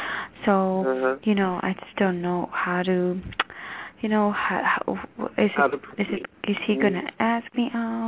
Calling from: Illinois, United States; I'm calling from Illinois.

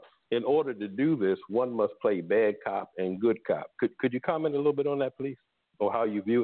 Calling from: Miami, Florida, United States; I'm calling from the Miami, Florida area.

